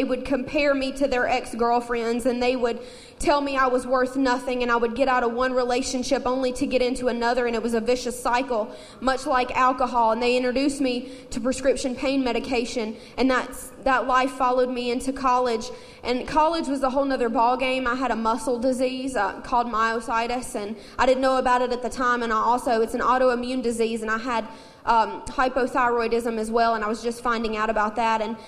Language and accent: English; Mississippi, United States; now in Michigan, United States; I'm 26 years old, and as you can tell, I'm not from Michigan. I'm from Mississippi.